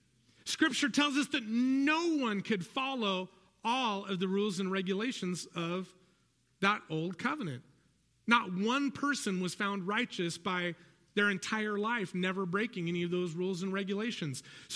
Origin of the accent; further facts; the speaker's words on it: San Fernando Valley, California, United States; Listen, when I was a kid, growing up in the San Fernando Valley, I had to do chores.